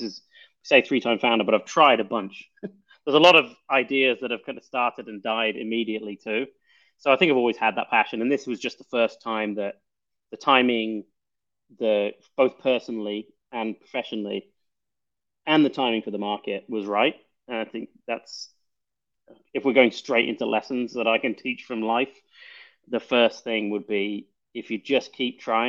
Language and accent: English; Birmingham, West Midlands, United Kingdom; I came from England, as some of you might tell. I was a pretty standard upbringing in Birmingham in the middle of England.